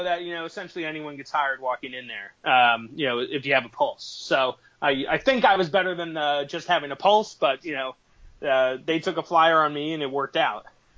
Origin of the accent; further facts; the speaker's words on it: Boston, Massachusetts, United States; Well, you know, I'm from Boston originally.